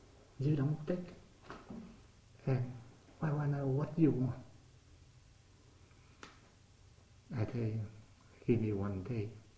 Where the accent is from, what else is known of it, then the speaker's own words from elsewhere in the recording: Vietnam; now in United States; They say, you Vietnamese? I say, yeah.